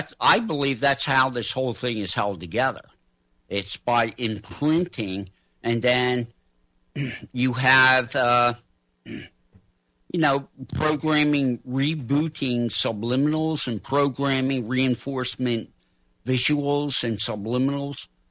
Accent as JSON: {"language": "English", "town": "Arden", "region": "Delaware", "country": "United States", "tie": "born or raised there", "said": "Certainly, my parents told me, you know, and this is something growing up in Arden, Delaware, the cult always was told"}